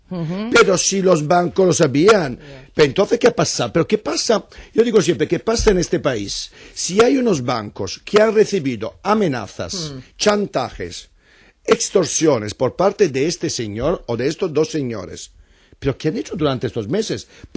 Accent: Italy; Spanish is a second language; moved away as an adult; now in Spain; como vengo de Italia y he vivido el gobierno de Monti

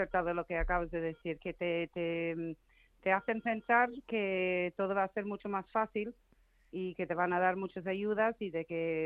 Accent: Ireland; Spanish is a second language; now in Spain; yo no soy española, yo soy irlandesa, pero llevo 32 años viviendo en España

